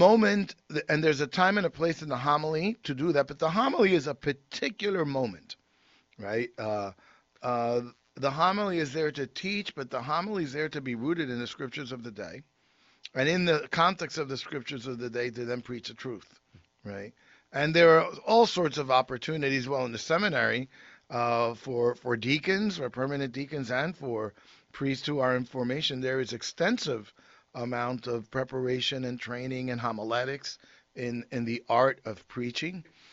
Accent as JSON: {"language": "English", "region": "Northeast", "country": "United States", "said": "I came from the Northeast, and in the Northeast, Ascension Thursday was Ascension"}